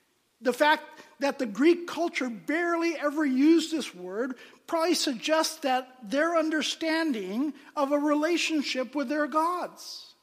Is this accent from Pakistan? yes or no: yes; Pakistan; Well, being born and raised in Pakistan, where family is a very, very important part of culture